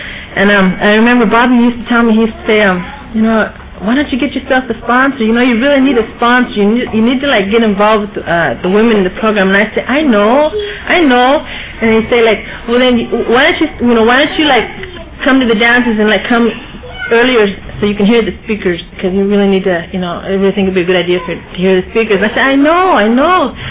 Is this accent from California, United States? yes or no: yes; Salinas, California, United States; I'm originally from Salinas